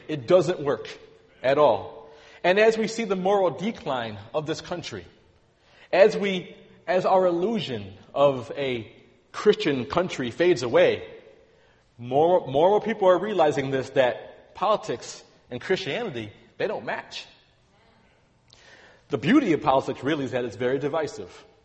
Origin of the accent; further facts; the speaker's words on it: New York, United States; I'm from New York, I know.